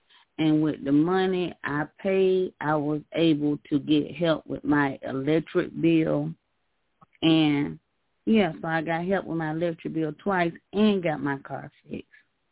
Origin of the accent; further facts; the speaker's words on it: Jacksonville, Florida, United States; I'm from Jacksonville.